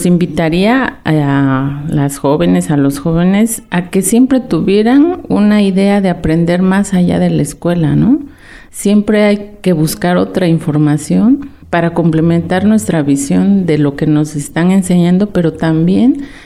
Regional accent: Oaxaca, Mexico; Soy una mujer oaxaqueña.

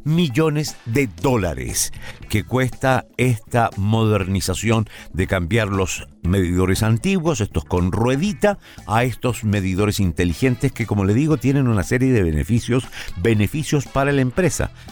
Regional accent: Chile; somos chilenos que nos sentimos afectados por las leyes que se dictan en este país.

